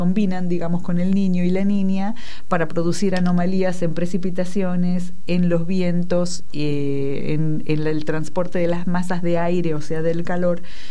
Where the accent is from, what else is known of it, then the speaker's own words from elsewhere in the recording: Argentina; Somos muy poquitos argentinos que vamos a participar ahí